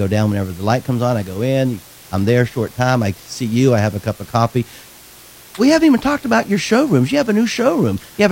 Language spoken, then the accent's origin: English; Charleston, West Virginia, United States; I'm from Charleston. I'm a Charleston. Yeah, I'm a West Virginian.